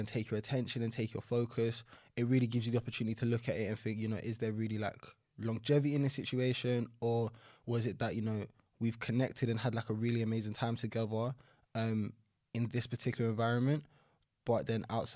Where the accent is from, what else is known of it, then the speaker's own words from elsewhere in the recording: London, United Kingdom; Northeast London, so like the Chingford, Walthamstow area.